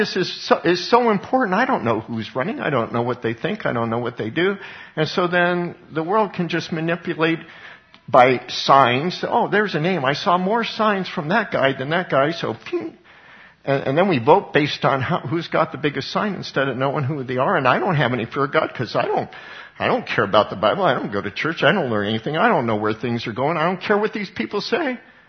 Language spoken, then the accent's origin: English; Colorado, United States; I grew up in Colorado. It used to be conservative.